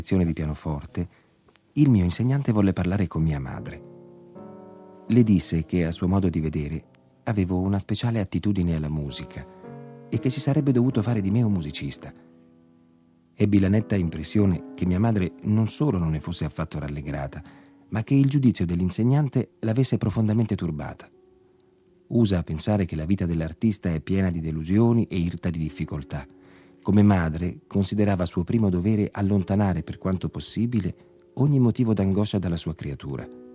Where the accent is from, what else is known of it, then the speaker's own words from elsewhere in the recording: Pazin, Istria County, Croatia; born there; La piccola penisola denominata Istria, dove sono nato, si trova all'incrocio di tre frontiere. Quando il treno si fermava alla stazione della mia città natale, il capotreno annunziava ad alta voce Mitterburg, Pisino, Pasin.